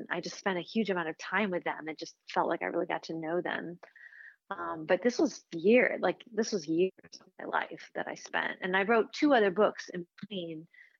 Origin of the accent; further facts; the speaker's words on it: Chicago, Illinois, United States; I grew up in Chicago. It's not like I've spent a lot of time around chickens